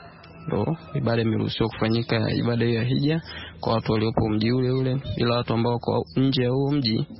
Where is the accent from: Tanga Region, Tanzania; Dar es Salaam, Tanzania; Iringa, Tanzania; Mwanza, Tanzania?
Mwanza, Tanzania; natokea Mwanza, Tanzania.